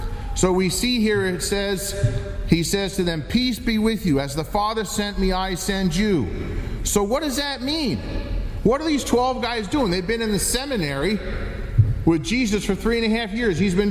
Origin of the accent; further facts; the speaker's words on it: New Jersey, United States; I'm some guy from Jersey.